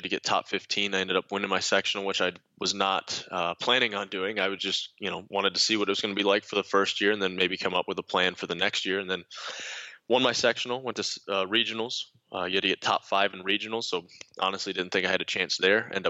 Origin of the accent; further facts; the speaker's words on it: Michigan, United States; born there; I can go back all the way to the beginning where I was born in Michigan.